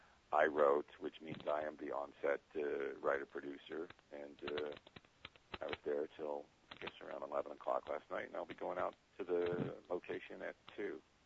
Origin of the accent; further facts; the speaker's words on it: the South, United States; I am from the South myself